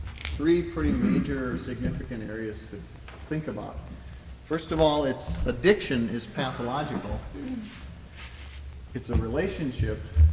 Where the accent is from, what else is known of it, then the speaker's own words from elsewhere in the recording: Cambridge, Minnesota, United States; I'm from Cambridge, Minnesota, and I'm a recovering Lutheran minister.